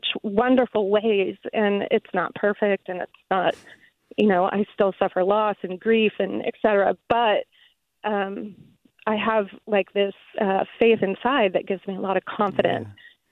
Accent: Midwest, United States; moved away as an adult; So I grew up in the Midwest, and I went to a Methodist church, a conservative Methodist church.

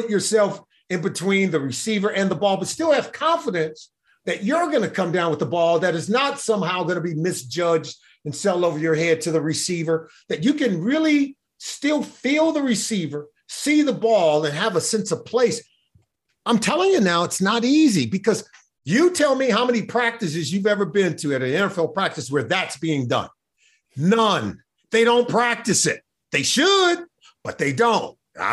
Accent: Los Angeles, California, United States; I have a tie. I grew up in Los Angeles, and the two college safeties at the time

